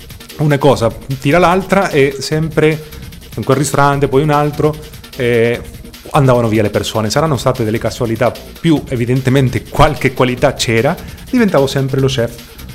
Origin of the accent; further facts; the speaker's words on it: Córdoba, Argentina; Cordova, che è un po' la Bologna dell'Argentina, ecco.